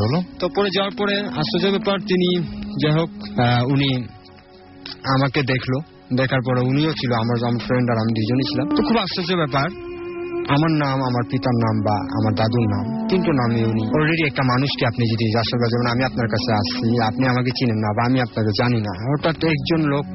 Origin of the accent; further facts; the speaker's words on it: Dhaka, Dhaka Division, Bangladesh; born there; আমার অরিজিনাল বাড়ি আছে পুরান ঢাকা বেগম বাজার। পুরান ঢাকা বেগম বাজার